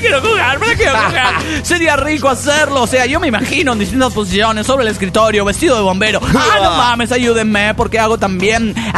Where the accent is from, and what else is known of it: Monterrey, Nuevo León, Mexico; now in Austin, United States